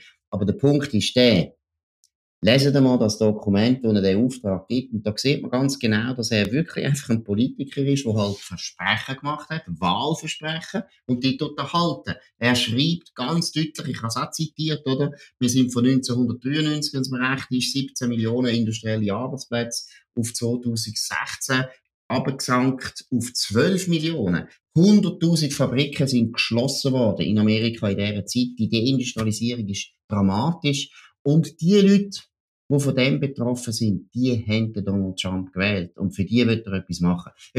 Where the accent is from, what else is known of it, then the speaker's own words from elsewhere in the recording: Switzerland; Und da müssen wir als Schweizer